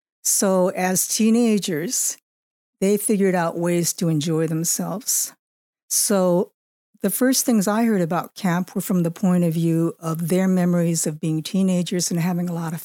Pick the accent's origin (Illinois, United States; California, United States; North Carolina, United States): California, United States; Pasadena; born there; Right. I was born in Pasadena.